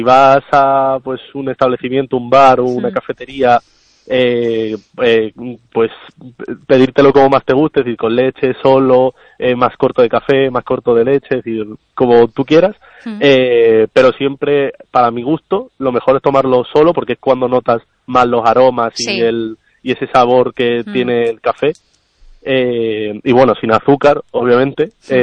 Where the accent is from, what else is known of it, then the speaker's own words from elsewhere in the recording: Málaga, Andalusia, Spain; porque yo soy de Málaga